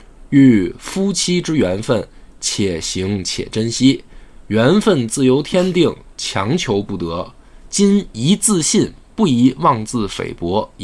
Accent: China; 但是对于国人来说，我们中国人来说，我们自己的语文嘛

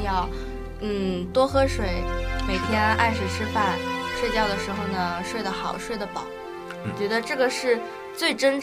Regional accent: Zhenjiang, Jiangsu, China; 是我的家乡

